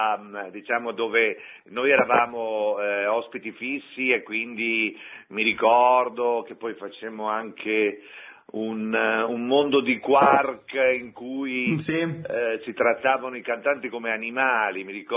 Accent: Genoa, Liguria, Italy; io ero, essendo genovese, ero quello più legittimato

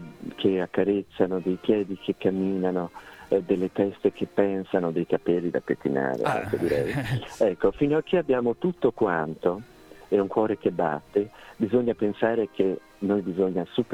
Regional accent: Cuba; perché sono cresciuta a Cuba, dove le bambine avevano già il seno a 12 anni

